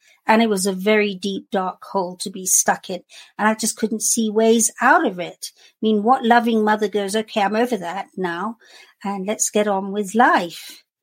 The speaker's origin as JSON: {"language": "English", "country": "Kenya", "said": "because we're from Kenya, although she didn't die in Kenya."}